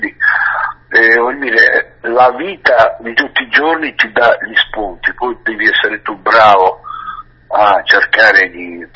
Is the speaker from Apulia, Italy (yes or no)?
yes; Apulia, Italy; accent: Apulian dialect; Poi ho cominciato a cantare nel mio dialetto, stiamo parlando degli anni 70, ho cominciato a fare i miei dischi in dialetto, poi ho migliorato il tiro, ho cominciato a cantare un pugliese capibile, diciamo